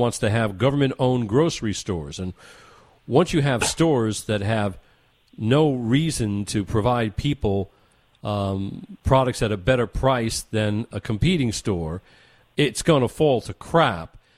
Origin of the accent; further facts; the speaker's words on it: Queens, New York, United States; I was born upstate New York. I was raised for a while in Sunnyside, Queens, where, you know, we're currently represented by AOC.